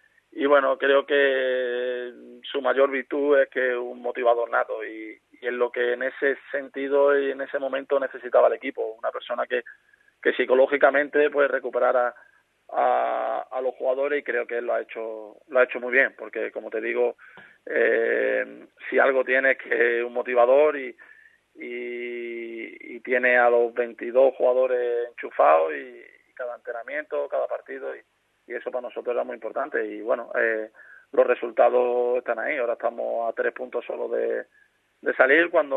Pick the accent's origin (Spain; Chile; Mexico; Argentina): Spain; Málaga, Andalusia; poder volver al equipo de mi ciudad, allí a mi tierra